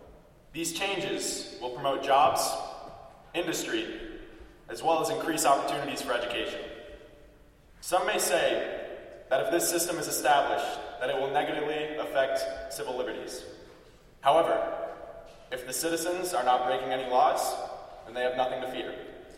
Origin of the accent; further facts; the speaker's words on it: Nebraska, United States; I am a Republican from Nebraska.